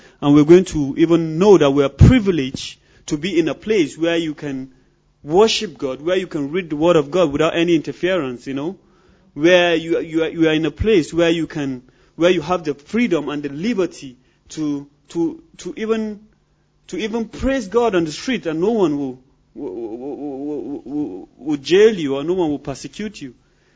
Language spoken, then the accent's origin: English; Northern Nigeria, Nigeria; Even me, I never had the opportunity to visit some part of Nigeria as a Nigerian, you know. So, but we both are from northern part of Nigeria